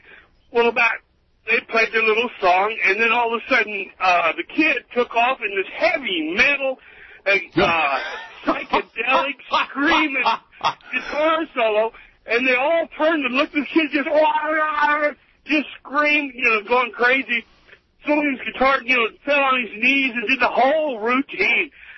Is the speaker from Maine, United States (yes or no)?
no; Kansas, United States; I grew up in Kansas where … was always live at live TV.